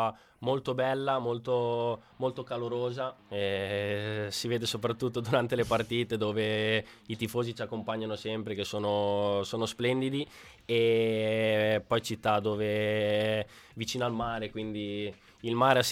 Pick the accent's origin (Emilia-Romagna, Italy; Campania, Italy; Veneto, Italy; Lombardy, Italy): Emilia-Romagna, Italy; Forlì; Io sono di Forlì.